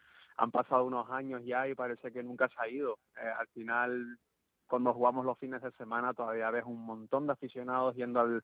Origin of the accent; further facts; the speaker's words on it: Spain; como saben que soy español